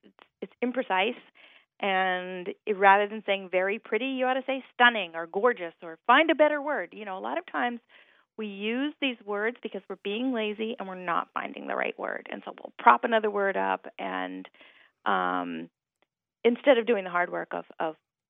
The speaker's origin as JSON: {"language": "English", "region": "Hawaii", "country": "United States", "tie": "born or raised there", "said": "And certainly I grew up in Hawaii, in the country in Hawaii, speaking broken English. A lot of the people that I was surrounded by spoke very broken, non-standard English."}